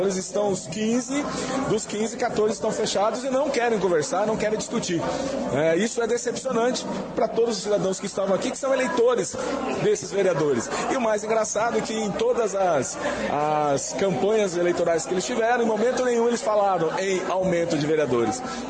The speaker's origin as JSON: {"language": "Portuguese", "country": "Brazil", "said": "Nós que somos brasileiros, que queremos um estado onde há o diálogo, onde há conversa"}